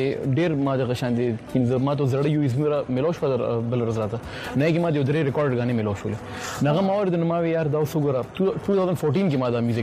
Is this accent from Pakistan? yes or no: yes; Peshawar, Khyber Pakhtunkhwa, Pakistan; زه د پیښور نه تعلق دی او پیښور کې چې کوم دي زما سکولینګ سه پټ آباد کې شوی دی سم د پیښور کې شوی دی